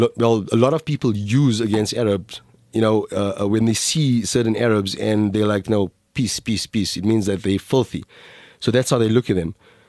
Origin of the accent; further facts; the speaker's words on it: Alexandra, Gauteng, South Africa; I grew up in a part of South Africa. Dory must have told you I was born in Alexandra Township.